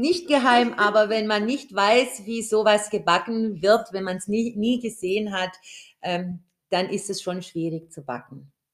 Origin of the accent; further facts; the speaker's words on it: Transylvania, Romania; now in Germany; wollte hier, also in der Region, ein wenig von meiner alten Heimat bekannt machen. Sprich, auf dem Weihnachtsmarkt in Eichelberg hat der Verein Schönberger Kinderhilfe immer einen Stand mit Weihnachtsgebäck aus Siebenbürgen